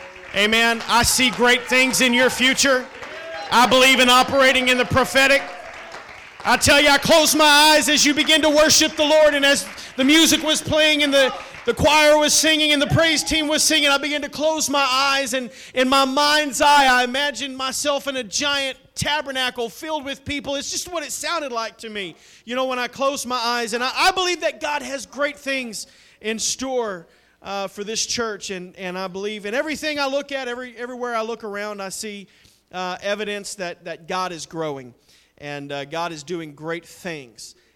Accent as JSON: {"language": "English", "region": "the South", "country": "United States", "said": "But I'm from the South. I'm from a land where you have sweet tea everywhere you go."}